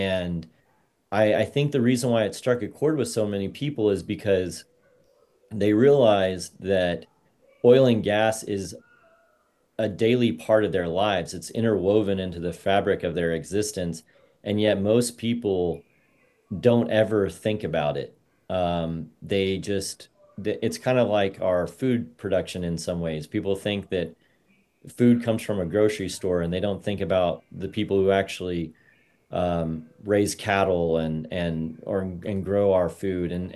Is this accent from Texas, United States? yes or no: yes; Andrews, Texas, United States; Yeah, so I grew up in Andrews, Texas, which is near Midland, Odessa, just north of there.